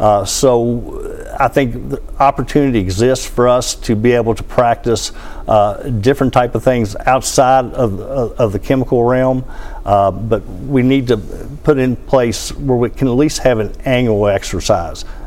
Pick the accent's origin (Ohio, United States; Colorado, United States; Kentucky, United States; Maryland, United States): Kentucky, United States; Maysville; Where I grew up in Maysville, Kentucky, I think it was back in the early 80s, I think I was about 16